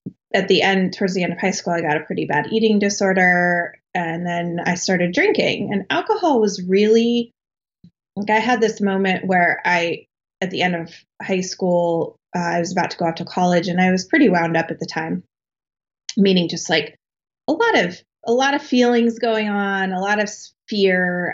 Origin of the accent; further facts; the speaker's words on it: Colorado, United States; So I grew up in, I was born and raised in Colorado in like a small town south of Denver. I lived there all through my life.